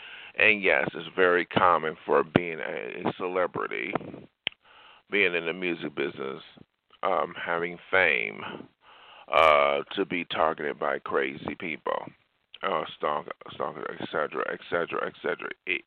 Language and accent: English; United States; I am glad I am an American citizen, because in some countries around the world, there is no diversity.